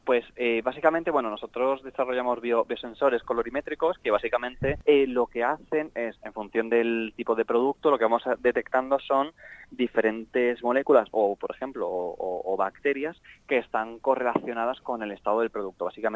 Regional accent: Spain; somos los únicos españoles galardonados

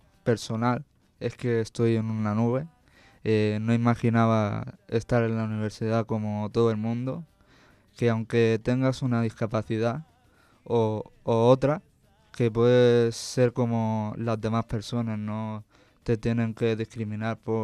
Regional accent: Medellín, Antioquia, Colombia; Pues yo soy originario de Colombia y nací en la ciudad de Medellín

